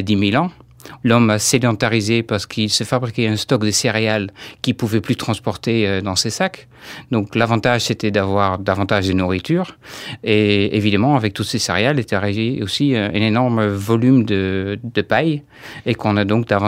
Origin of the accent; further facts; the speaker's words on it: Netherlands; now in France; je viens des Pays-Bas et ça fait 15 ans que j'habite en Charente.